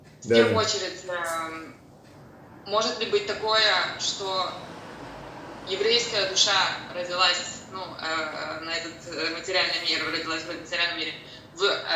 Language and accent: Russian; Amsterdam, North Holland, Netherlands; я из Амстердама.